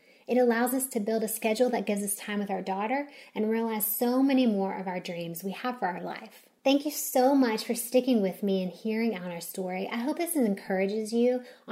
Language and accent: English; Knoxville, Tennessee, United States; now in Minnesota, United States; Cirrus had two locations, my hometown in Knoxville, Tennessee, and the other in Duluth, Minnesota.